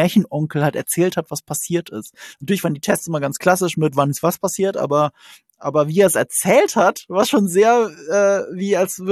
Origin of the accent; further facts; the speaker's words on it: Rhineland-Palatinate, Germany; ich komme aus Rheinland-Pfalz, ne? Das ist an der französischen Grenze.